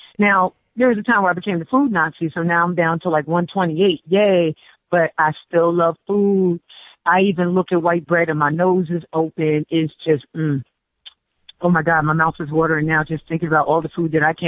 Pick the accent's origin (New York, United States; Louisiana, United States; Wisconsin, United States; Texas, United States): New York, United States; Elmsford; also born or lived in Staten Island; But when I was adopted, I was brought to Westchester. A silver spoon was shoved violently into my mouth, and I was raised in Elmsford, New York.